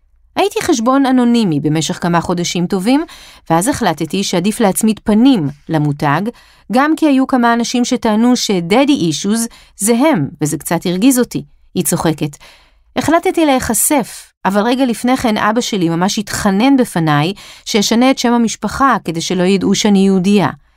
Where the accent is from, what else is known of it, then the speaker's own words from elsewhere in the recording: Russia; now in United States; אני תמיד מציגה את עצמי כמהגרת. אני רוסייה שחיה באמריקה ומתנהגת כמו ישראלית.